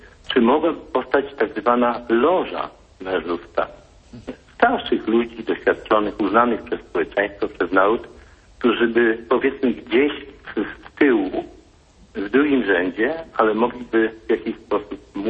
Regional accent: Gdańsk, Pomeranian Voivodeship, Poland; ja zarówno jestem z Gdańska

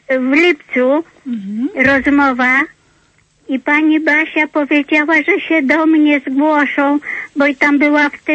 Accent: Lublin, Lublin Voivodeship, Poland; ja jestem z Lublina. Jestem absolwentką z Lasek. Skończyłam szkołę w Laskach.

